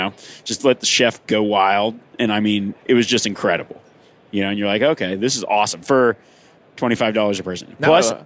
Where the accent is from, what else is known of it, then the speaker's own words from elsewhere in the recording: Reno, Nevada, United States; And it's in my hometown of Reno, Nevada.